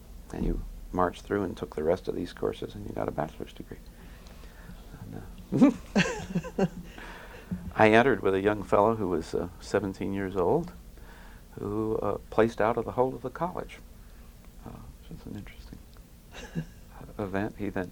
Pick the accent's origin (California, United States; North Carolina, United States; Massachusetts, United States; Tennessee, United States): California, United States; also born or lived in East Texas; My father and mother owned newspapers in East Texas, and we moved from East Texas shortly after my father died in the late 1930s to California. I was an only child, and so I grew up as a only child in a female-headed household